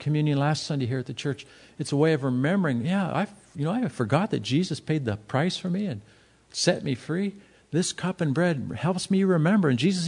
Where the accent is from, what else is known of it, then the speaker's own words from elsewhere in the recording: El Cajon, California, United States; I grew up in the El Cajon when it was rural. I guess it was in the 50s.